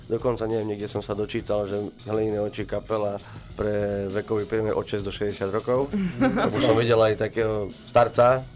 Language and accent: Slovak; Prešov, Prešov Region, Slovakia; už som doma tu, z Spišskej Rado sme doma v Prešove